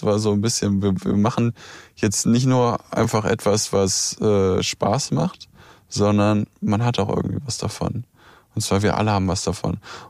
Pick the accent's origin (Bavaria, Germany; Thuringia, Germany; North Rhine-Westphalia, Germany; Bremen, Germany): North Rhine-Westphalia, Germany; Bonn; Ich komme ja gebürtig aus Bonn und wir haben als Kinder Kastanien gesammelt.